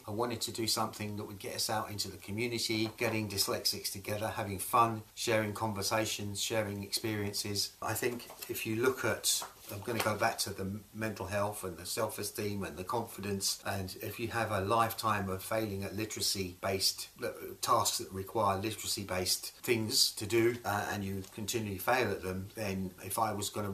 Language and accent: English; Scotland, United Kingdom; I moved back to my home country, Scotland